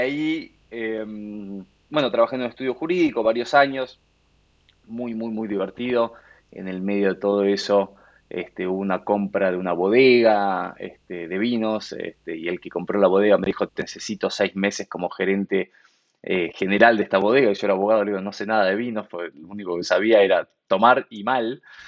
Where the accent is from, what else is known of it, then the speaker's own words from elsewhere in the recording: Buenos Aires, Argentina; argentino, nacido y criado en Buenos Aires. Tengo 44 años